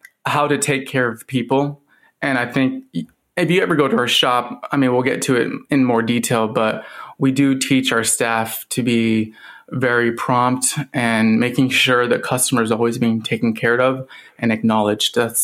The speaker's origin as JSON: {"language": "English", "town": "Pella", "region": "Iowa", "country": "United States", "said": "I'm from Pella."}